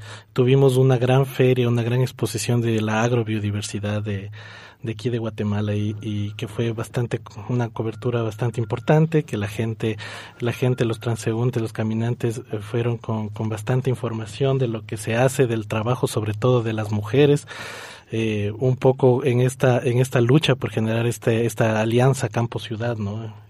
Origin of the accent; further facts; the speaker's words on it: Ecuador; vengo desde Ecuador